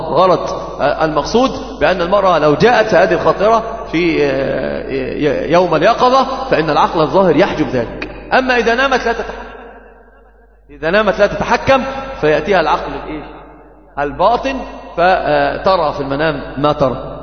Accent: Egypt; عندنا في مصر كثير من يعني أنت ترد الصغير والكبير

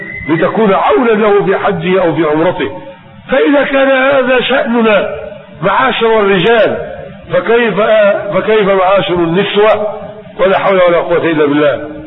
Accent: Egypt; اللي بسموه الزعبوط عندنا في مصر هنا يسموه الزعبوط

